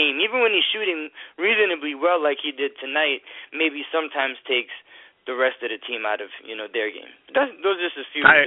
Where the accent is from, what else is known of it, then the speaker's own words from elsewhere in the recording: New Bedford, Massachusetts, United States; now in Tampa, United States; I'm originally from New Bedford, but I've been down in the Tampa Bay Area for the past 15 years